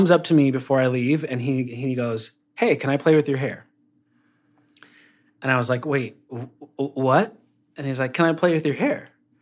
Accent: Utah, United States; So when I was a kid growing up in Utah, oh, man

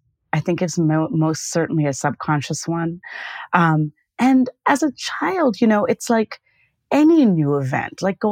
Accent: Kanpur, Uttar Pradesh, India; moved away; So we moved to Virginia our first year, and I had grown up in Kanpur, born and raised in Kanpur up till then. And Kanpur, for those who don't know, is a huge urban city in northern India.

